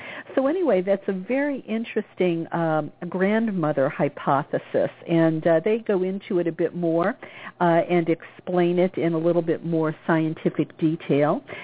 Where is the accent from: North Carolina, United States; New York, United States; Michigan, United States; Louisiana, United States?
Louisiana, United States; now in Los Angeles, United States; a dear childhood friend of mine is coming to visit from my home state of Louisiana